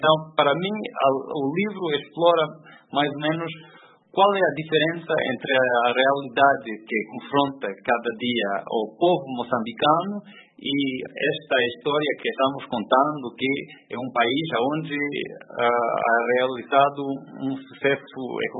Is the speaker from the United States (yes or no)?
yes; United States; Portuguese is a second language; Então, para mim, como americano